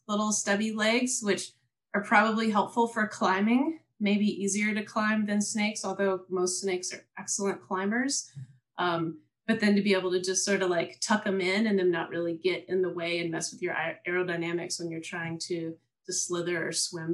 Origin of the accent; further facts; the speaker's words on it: Kentucky, United States; I grew up in Kentucky, so there were a lot of salamanders there